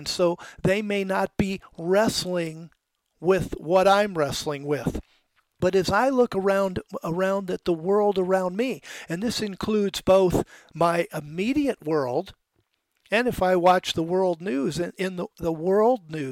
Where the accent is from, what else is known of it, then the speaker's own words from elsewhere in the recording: the South, United States; I was raised for most of my formative years, I was raised in the South where people believed in God and people tried to be godly.